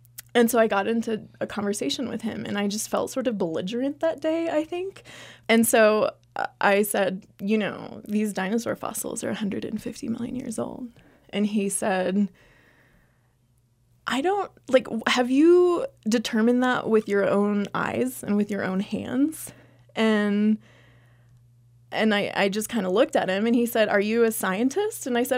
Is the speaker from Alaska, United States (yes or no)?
no; Texas, United States; I mean, I'm from Texas, and so I've met some creationists